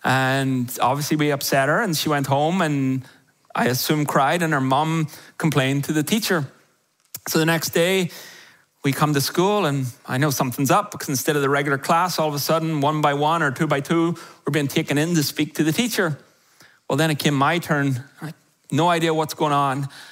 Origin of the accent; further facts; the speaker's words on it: Ireland; I grew up about 10 miles from a ski hill. Some of you should be going, how? Because I grew up in Ireland.